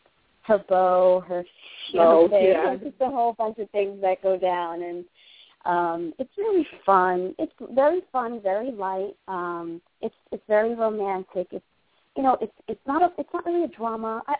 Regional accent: New Jersey, United States; I know you know I'm from Jersey, yeah?

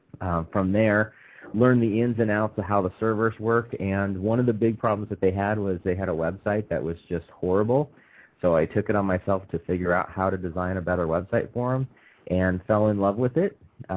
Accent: Boise, Idaho, United States; Born and raised in Boise, Idaho, grew up there up until I was 21

